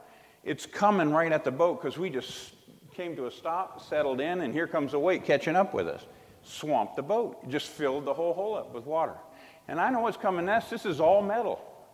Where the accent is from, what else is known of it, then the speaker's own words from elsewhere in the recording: Minnesota, United States; I'm from the north. I'm a Yankee, right? I was from Minnesota. We didn't have airboats